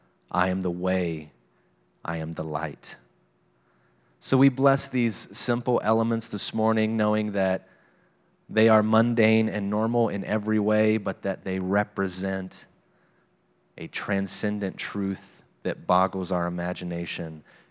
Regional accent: United States; Growing up in Morgan County, there were always a few houses that kept their Christmas lights up until July.

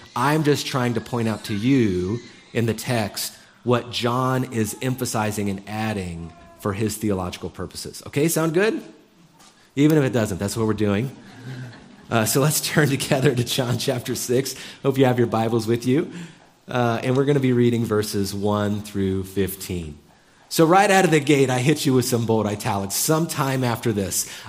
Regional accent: United States; And I realized I'm an American. I love efficiency.

